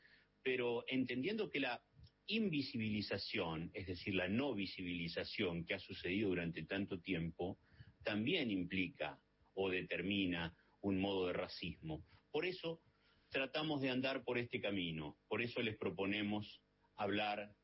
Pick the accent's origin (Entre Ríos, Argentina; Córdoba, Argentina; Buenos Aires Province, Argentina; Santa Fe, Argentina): Entre Ríos, Argentina; Concepción del Uruguay; En mi pueblo, como me gusta decirle, a la ciudad de Concepción de Uruguay, en Entre Ríos, hay 30 ahora.